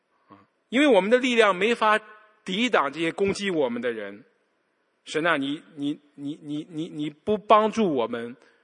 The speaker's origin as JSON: {"language": "Chinese", "country": "China", "said": "我们中国人很少愿意去分享，敞开心分享"}